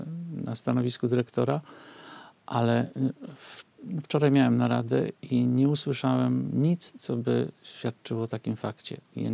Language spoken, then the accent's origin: Polish; Białystok, Podlaskie Voivodeship, Poland; born there; Mówię to, żeby skończyć tym, że jestem urodzony w Białymstoku.